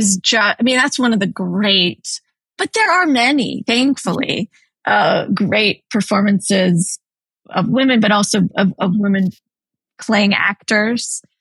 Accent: Los Angeles, California, United States; I mean, I think I grew up in Los Angeles

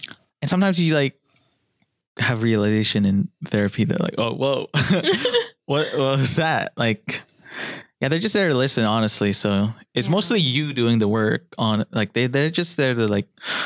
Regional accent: Philippines; But basically, you know, I am Filipino and a lot of Filipino parents like abuse their kid

